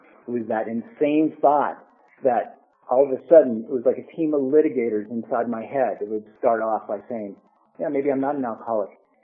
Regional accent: Portland, United States; I grew up here in Portland, and I was raised in a kind of a normal, dysfunctional family, I guess.

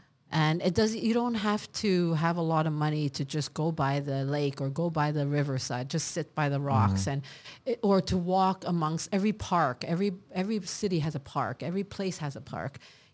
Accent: Montreal, Quebec, Canada; also born or lived in Hong Kong; now in Singapore; I mean, I grew up in the city. I've never even been to a country. Then I moved from Montreal to Hong Kong, which is 4 times worse in energy. And then I lived in Singapore.

